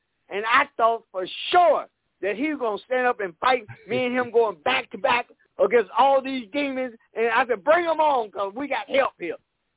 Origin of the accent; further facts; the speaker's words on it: Chicago, Illinois, United States; Born and raised in Chicago. Right. I'm a Chicago boy.